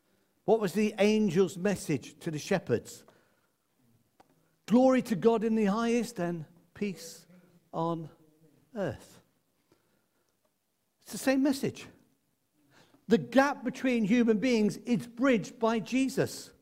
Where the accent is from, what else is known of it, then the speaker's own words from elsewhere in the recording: Midlands, United Kingdom; Where I grew up in the Midlands, we used to say, "That bloke's as thick as a brick.